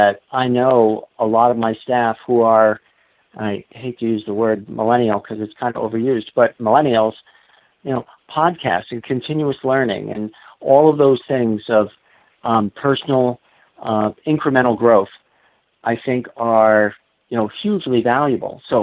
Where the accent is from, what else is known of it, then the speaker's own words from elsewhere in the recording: New Jersey, United States; I mean, I grew up in New Jersey learning in the Poconos in Eastern Pennsylvania and the mountains of Northern Jersey.